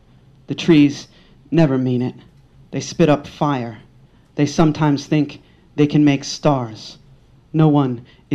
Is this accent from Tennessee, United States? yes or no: no; New York City, New York, United States; now in Pittsburgh, United States; And I grew up in New York, man, and New York ain't got nothing on Pittsburgh, man.